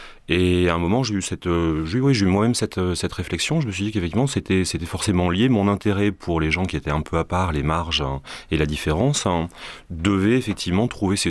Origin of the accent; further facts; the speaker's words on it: Paris, Île-de-France, France; also born or lived in Rome / Morocco / Libya; Donc je suis né à Paris, ensuite je suis parti à Rome, ensuite revenu à Paris, ensuite au Maroc, ensuite revenu à Paris, ensuite en Libye et ainsi de suite.